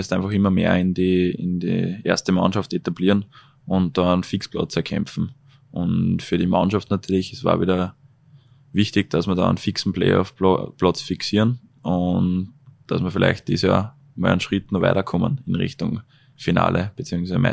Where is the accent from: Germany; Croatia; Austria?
Austria; Linz, Upper Austria; Natürlich bin ich auch ein Linzer, das heißt, ich bin einfach unter meiner Leiter da und das taugt mir.